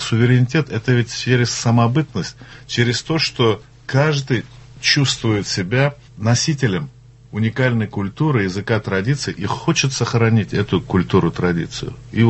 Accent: Agryz, Tatarstan, Russia; когда летом мы были в гостях у себя на родине, в Агрызе, в Удмуртии, в Ижевске.

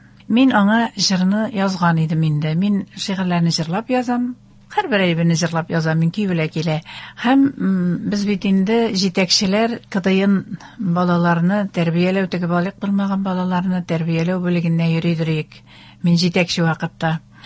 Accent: Rybnaya Sloboda, Tatarstan, Russia; яшим, сөйеп яшим балык бистәсен. Һәм минем бөтен иҗатым, үземнең бөтен тормышым шушы үземнең районыма, туган җиремә

